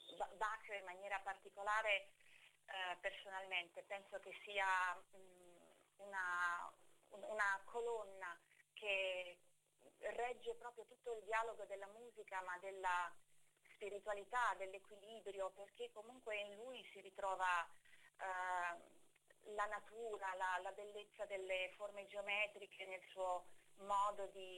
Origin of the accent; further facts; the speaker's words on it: Senigallia, Marche, Italy; per me che sono di Sinigallia è un grande privilegio.